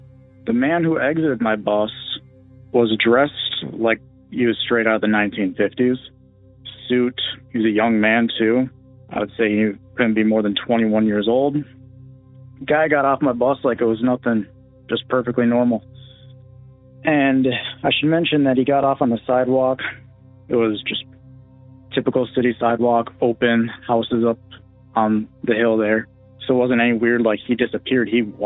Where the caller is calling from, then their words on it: Minnesota, United States; I'm from Minnesota.